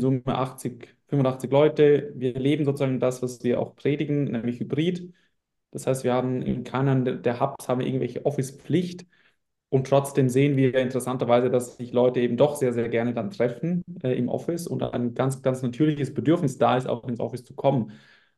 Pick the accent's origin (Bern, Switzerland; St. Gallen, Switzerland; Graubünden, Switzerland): St. Gallen, Switzerland; bin aus der Schweiz. Bin tatsächlich in der Nähe von St. Gallen aufgewachsen